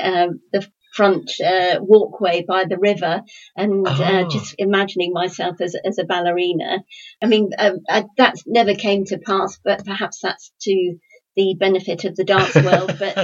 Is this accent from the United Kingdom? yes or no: yes; London, United Kingdom; now in Dawlish, United Kingdom; No, indeed, I'm from London, and well, I always used to come down to Devon as a child on holiday